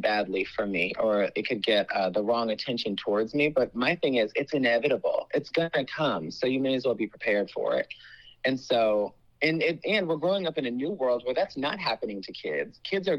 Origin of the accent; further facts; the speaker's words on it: Woodbridge, Virginia, United States; I didn't know what I was going to do about it because I'm from Woodbridge, Virginia.